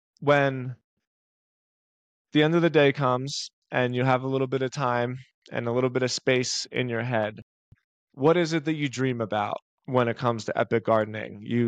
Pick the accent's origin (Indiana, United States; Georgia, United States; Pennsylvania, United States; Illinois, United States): Pennsylvania, United States; Philadelphia; I grew up in Philadelphia and my mom had a vegetable garden because we were trying our best to have healthy foods.